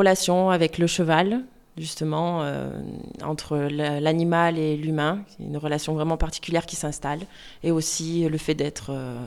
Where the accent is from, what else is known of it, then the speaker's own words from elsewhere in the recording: Marseille, Provence-Alpes-Côte d'Azur, France; je suis originaire de Marseille, mais je suis venue dans la région justement pour faire cette formation.